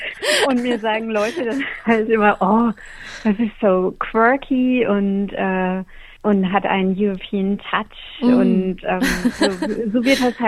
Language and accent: German; Germany; now in Australia; ob ich als Deutsche hier in Australien nicht vielleicht auch noch große Chancen hätte